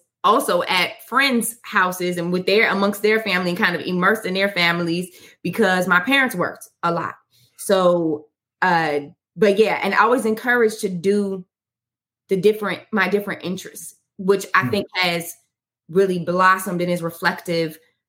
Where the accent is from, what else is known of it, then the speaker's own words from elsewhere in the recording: Chicago, Illinois, United States; now in Washington, D.C., United States; I'm here in Washington, D.C., but I'm from Chicago. So it is not warm how it is here at this time of year.